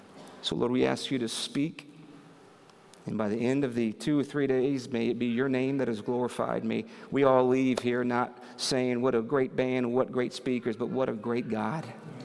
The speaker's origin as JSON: {"language": "English", "town": "Houston", "region": "Texas", "country": "United States", "said": "And I'm from Houston, Texas, and I got saved after a suicide attempt. My father is from Mexico."}